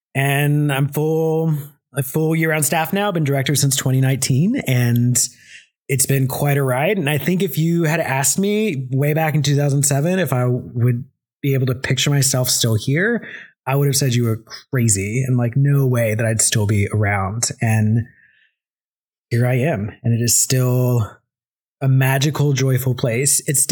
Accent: Texas, United States; I grew up in Texas, like very different camps down there, like vacation Bible school sort of camps, very different.

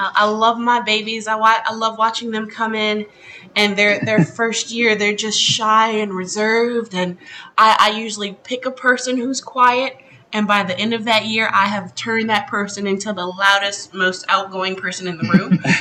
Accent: Louisiana, United States; I'm from Louisiana, so what made me actually decide to become a technician was Hurricane Katrina.

